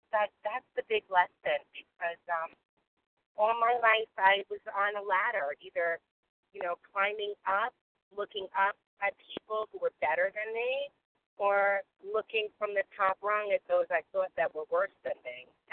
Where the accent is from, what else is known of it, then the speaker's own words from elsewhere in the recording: New York, United States; from New York, a recovered compulsive overeater.